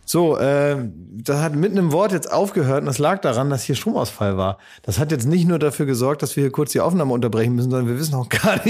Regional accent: Berlin, Germany; Das ist ja für uns als Berliner egal.

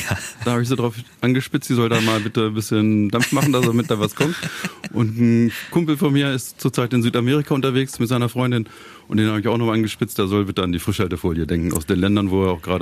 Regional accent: Garbsen, Lower Saxony, Germany; now in Ingeln-Oesselse, Germany; Geboren bin ich in Garbsen. Ah ja. Und dort auch groß geworden.

